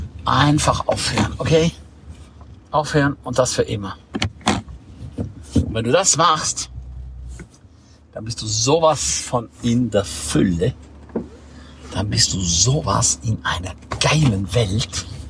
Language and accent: German; St. Moritz, Graubünden, Switzerland; Aber jetzt bin ich hier in meiner Heimat St. Moritz.